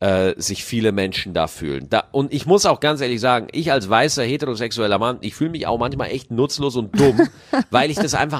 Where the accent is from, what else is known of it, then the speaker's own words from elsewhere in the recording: Germany; Ich bin 24 Jahre, in Deutschland geboren und aufgewachsen.